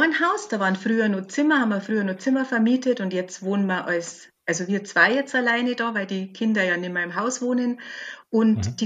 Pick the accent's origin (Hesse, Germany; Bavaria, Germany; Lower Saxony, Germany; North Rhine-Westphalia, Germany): Bavaria, Germany; Ich komme aus dem Chiemgau, Chiemsee, Chiemgauer Alpen. Oberbayern